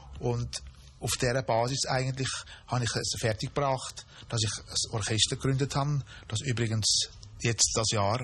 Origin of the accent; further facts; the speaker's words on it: Switzerland; als Schweizer habe ich eine ganz grosse Vorliebe zum Liedwerk